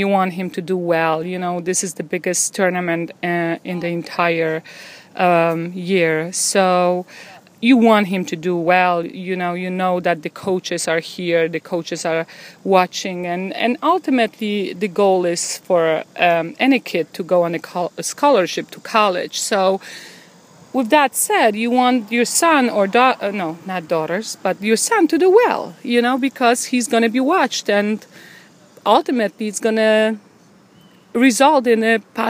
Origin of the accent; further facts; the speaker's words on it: Chicago, Illinois, United States; now in Boca Raton, United States; Originally, we were in Chicago, but then we moved to Boca Raton, Florida, and right now we came from Boca Raton, Florida.